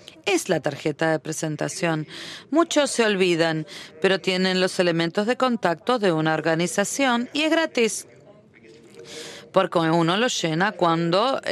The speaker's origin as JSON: {"language": "Spanish", "country": "Belgium", "said": "yo provengo de Bélgica"}